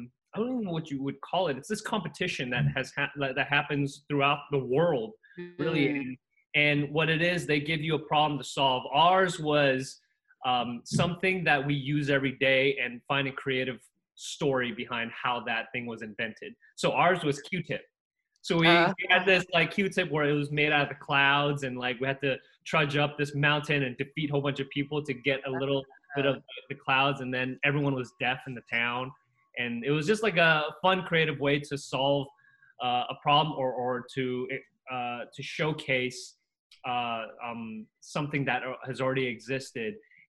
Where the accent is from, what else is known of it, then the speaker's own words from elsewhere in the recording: Costa Rica; moved away; You know, I came here from Costa Rica and it was just a new land, new country. You know, I grew up watching Knight Rider as a kid.